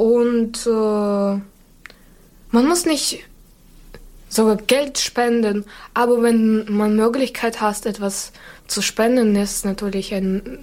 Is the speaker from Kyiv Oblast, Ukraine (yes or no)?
yes; Hostomel, Kyiv Oblast, Ukraine; German is a second language; also born or lived in Zhytomyr; eigentlich bin ich in Zhytomyr geboren, aber danach sind meine Eltern und ich nach Kiew umgezogen. Ja, aber den großen Teil meines Lebens habe ich jedoch im Hostomel gelebt. So, es ist ein kleiner Staat in der Region Kiew.